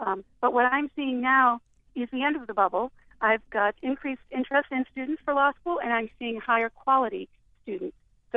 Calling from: Durham, New Hampshire, United States; Hi there. I am actually calling from Durham, New Hampshire.

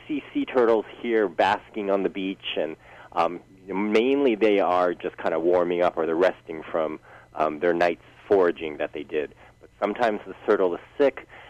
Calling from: Maui, Hawaii, United States; But, you know, I'm calling from Maui

